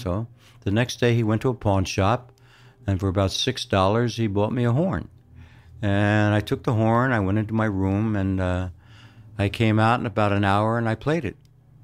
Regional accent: Philadelphia, Pennsylvania, United States; I am born and raised in Philadelphia, South Philadelphia.

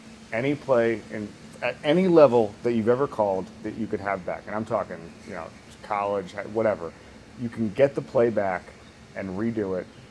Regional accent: Orlando, Florida, United States; I'm from Orlando.

